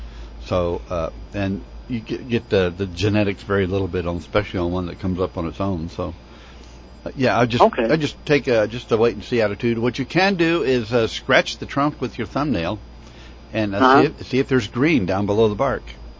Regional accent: Chicago, Illinois, United States; But when I'm here, as a kid growing up in Chicago, we had Rose of Sharon's, and they were very hardy up there, too.

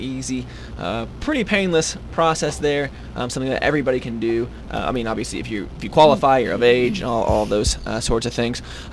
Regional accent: Texas, United States; now in Oklahoma, United States; I moved from Texas. So I moved from Texas originally there, and I did not register while I was in college.

